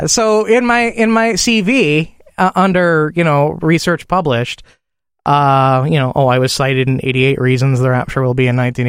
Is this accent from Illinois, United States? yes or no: yes; Chicago, Illinois, United States; Because I grew up in Chicago